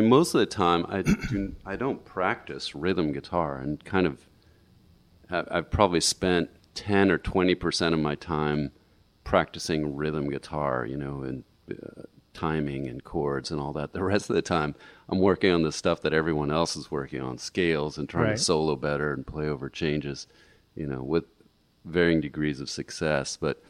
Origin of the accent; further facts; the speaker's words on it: St. Louis, Missouri, United States; Well, I was raised in St. Louis and, came up in the mid to late 70s, really, is when I started getting serious about guitar. And the area of St. Louis where I grew up was pretty integrated.